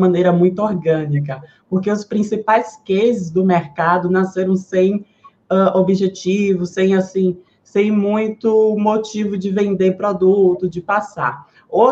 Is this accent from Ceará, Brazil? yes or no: no; Salvador, Bahia, Brazil; sou uma travesti visionária do entretenimento, nasci aqui na Bahia, fui criada em Salvador. Então, eu tenho essa alma nordestina, né?